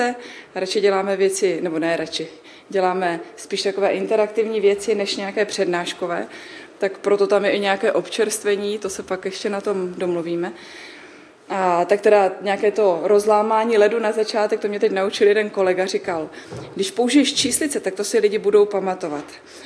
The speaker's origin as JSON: {"language": "Czech", "region": "Vysočina Region", "country": "Czechia", "said": "pocházím z Vysočiny, nejsem Brňačka a jsem teda sestra Salesiánka už dlouhou dobu."}